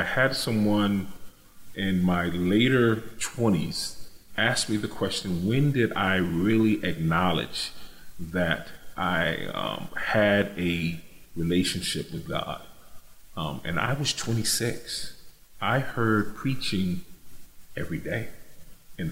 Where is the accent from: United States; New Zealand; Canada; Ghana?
United States; Danbury, Connecticut; city of Danbury, which is about 60 miles from Hartford. It was a really small town. It's not small anymore. Some would consider it a city today. But as a young boy growing up in Danbury, very rural